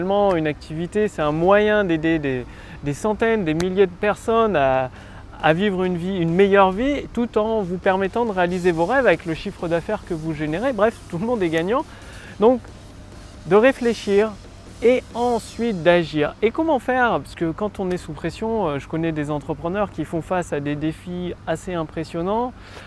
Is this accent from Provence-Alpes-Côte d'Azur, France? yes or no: no; Clermont-Ferrand, Auvergne-Rhône-Alpes, France; je viens de l'Auvergne, du côté de Clermont-Ferrand, et chaque hiver, il y a de la neige, il neige.